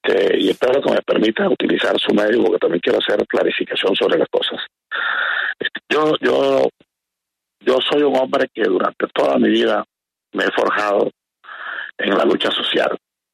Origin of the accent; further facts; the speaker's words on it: Barranquilla, Atlántico, Colombia; Yo vengo desde la Junta de Acción Comunal del barrio Santa María, un barrio al sur de Barranquilla, donde me crié, donde me formé, donde me hice. Un barrio vulnerable, un barrio de invasión.